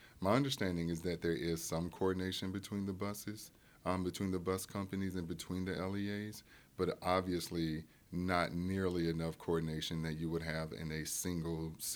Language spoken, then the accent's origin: English; Pascagoula, Mississippi, United States; the yellow school bus would say, I'm from Pascagoula, Mississippi.